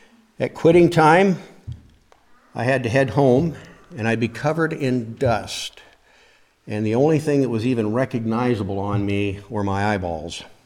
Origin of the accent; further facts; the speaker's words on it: Iowa, United States; When I was just a boy growing up in Iowa, I would go out in the summer and bale hay for money with the local farmers.